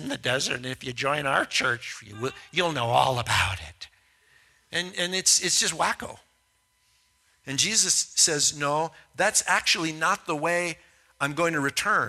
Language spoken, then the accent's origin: English; Midwest, United States; Growing up in the Midwest, I saw lots of them